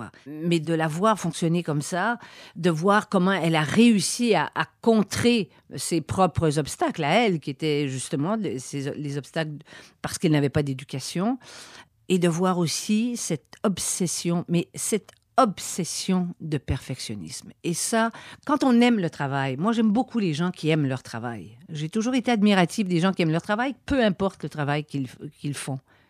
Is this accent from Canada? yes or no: yes; Quebec, Canada; quand je vous dis que je suis québécois